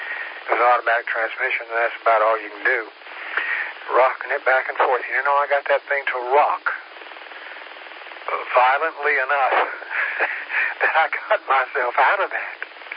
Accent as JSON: {"language": "English", "town": "Kingsport", "region": "Tennessee", "country": "United States", "tie": "born there", "said": "The two towns I lived, I was born in Kingsport. So you got the towns correct."}